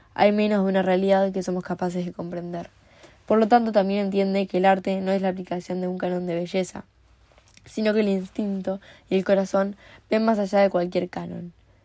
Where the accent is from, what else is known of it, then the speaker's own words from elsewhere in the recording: Uruguay; tengo 18 años y soy de Uruguay.